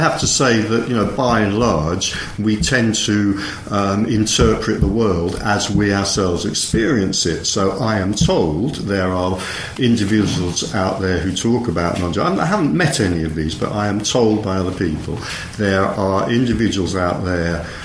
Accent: England, United Kingdom; I'm English.

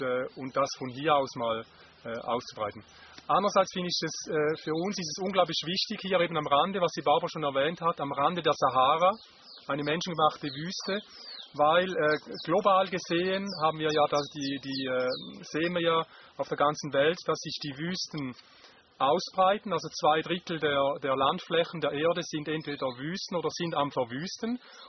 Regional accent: Switzerland; moved away; Ja, wir kommen ja ursprünglich aus der Schweiz

